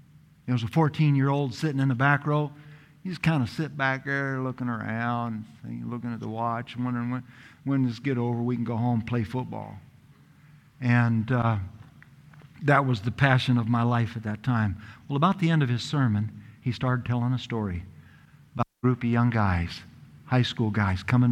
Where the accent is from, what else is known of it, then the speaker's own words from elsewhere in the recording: Portland, Oregon, United States; You see, I grew up in Portland, Oregon as the son of a truck driver.